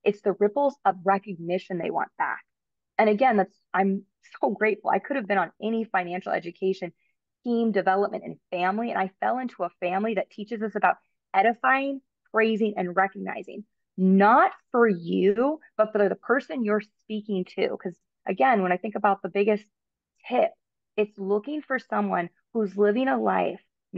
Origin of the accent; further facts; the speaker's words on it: United States; born there; And I'm so grateful I was born in America